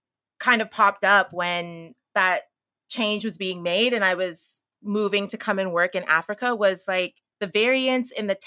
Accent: Canada; born there; my older brother was born in Ghana and I was born in Canada.

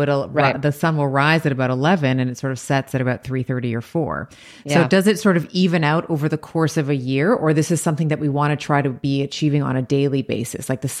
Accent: Toronto, Ontario, Canada; I'm from Toronto. So I'm in Toronto.

